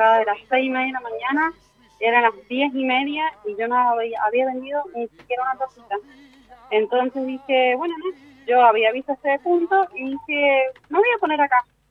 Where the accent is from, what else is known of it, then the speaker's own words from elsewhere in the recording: Algarrobal, Mendoza, Argentina; soy de Algarrobal, así que vivo bastante lejos acá y son 40 minutos de viaje